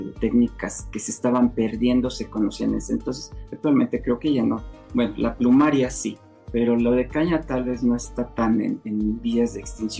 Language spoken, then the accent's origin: Spanish; Salamanca, Guanajuato, Mexico; Yo soy de Salamanca, Guanajuato, reconocida por la tradición de los nacimientos de cera.